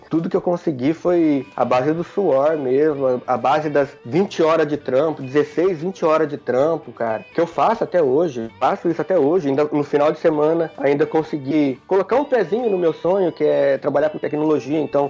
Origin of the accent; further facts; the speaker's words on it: Brazil; A gente, que eu digo, brasileiro, porque eu sou brasileiro também.